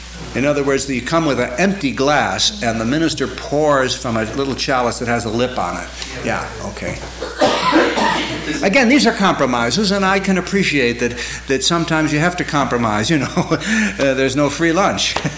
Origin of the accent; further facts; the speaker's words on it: United States; now in Waterloo, Canada; I'm an American. But I've been in Ontario for 12 years. And again, German influence. Most of the churches in Waterloo, anyhow, where I live